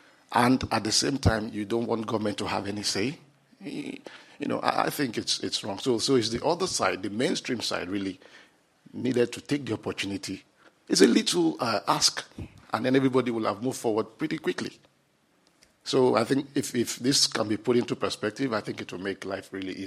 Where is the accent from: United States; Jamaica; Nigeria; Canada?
Nigeria; I'm from Nigeria.